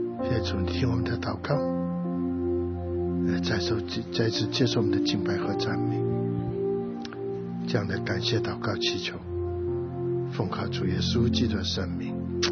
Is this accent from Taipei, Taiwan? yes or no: yes; Taipei, Taiwan; 我们就在台北市，都是台北市人，起码户籍成本是这样说。但是我们住在万华，住在个单区